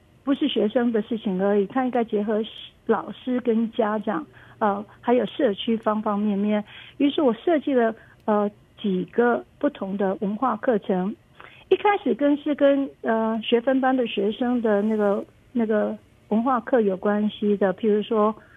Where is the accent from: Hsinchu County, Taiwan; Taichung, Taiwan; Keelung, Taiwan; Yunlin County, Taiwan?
Taichung, Taiwan; moved away as an adult; now in San Diego, United States; 我在台中长大的，一直到念完大学之后，我就来了美国